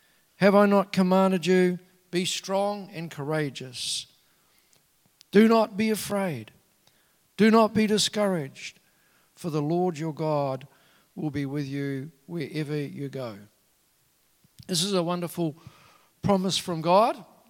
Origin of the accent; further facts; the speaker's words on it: Auckland, New Zealand; because when we were married, we came to live in Christchurch. I came from Auckland